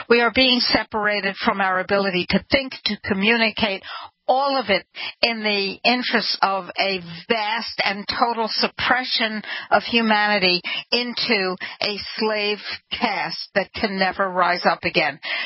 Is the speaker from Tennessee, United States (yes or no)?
no; New York, United States; now in Tucson, United States; When I first moved to Tucson in 2017, Tucson, Arizona, I'm from New York